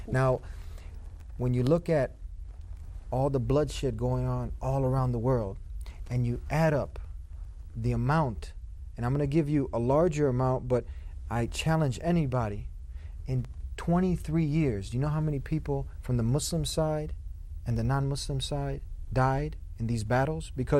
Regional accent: United States; born there; I'm an American born here. I love my brothers in humanity.

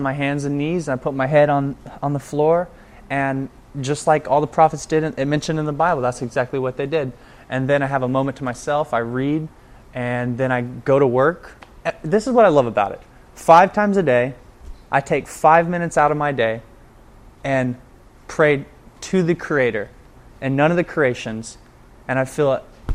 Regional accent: Friendswood, Texas, United States; I grew up in Friendswood, Texas, and all my friends were Christian, and we'd go to church on Sunday.

